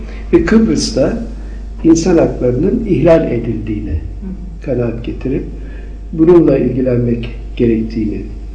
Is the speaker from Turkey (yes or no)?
yes; Zonguldak, Turkey; born there; ben Türkiye'nin kuzeyindeyim. Hani Akdenizli olurum da.